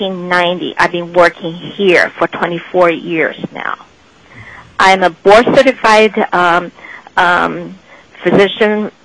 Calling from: Nome, Alaska, United States; I'm calling from Nome.

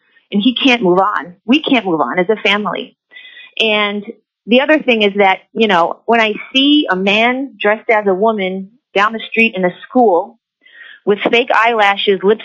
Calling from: Shishmaref, Alaska, United States; And I'm calling from Shishmaref.

